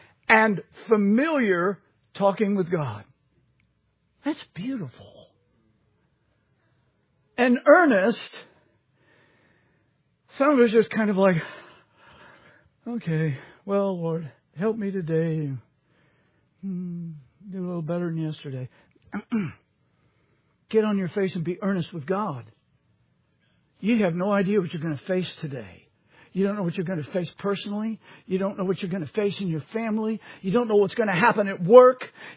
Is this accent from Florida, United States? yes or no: no; Louisiana, United States; I'm from Louisiana. We had a lot of betting there.